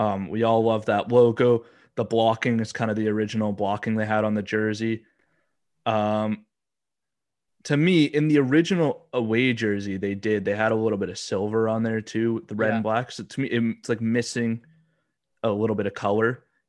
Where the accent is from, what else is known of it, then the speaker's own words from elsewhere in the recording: Alberta, Canada; I'm from Alberta.